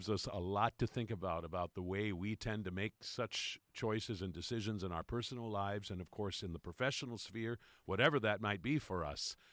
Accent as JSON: {"language": "English", "region": "Texas", "country": "United States", "said": "as well as, of course, intense interest as a Texan and a historian."}